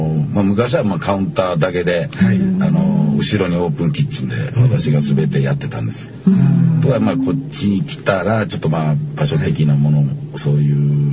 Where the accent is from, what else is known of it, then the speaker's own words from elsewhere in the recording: Osaka, Japan; いや、私山梨じゃなくて、大阪出身なんでね、